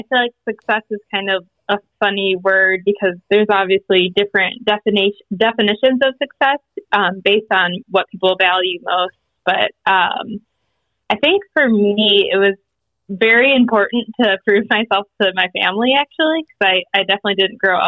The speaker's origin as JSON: {"language": "English", "town": "Chicago", "region": "Illinois", "country": "United States", "said": "So I'm from Chicago, family's from Chicago."}